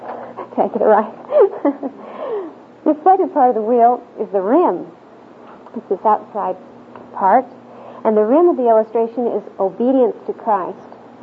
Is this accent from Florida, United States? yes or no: no; California, United States; moved away as an adult; now in Oklahoma, United States; Actually, I'm a transplant from California, and so God gave me the opportunity to move to Oklahoma